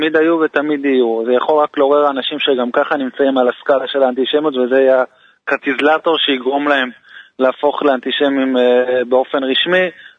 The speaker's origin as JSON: {"language": "Hebrew", "town": "Lod", "region": "Central District", "country": "Israel", "tie": "born there", "said": "אני נמצא כרגע בלוד, עיר הולדתי, מקום פסטורלי."}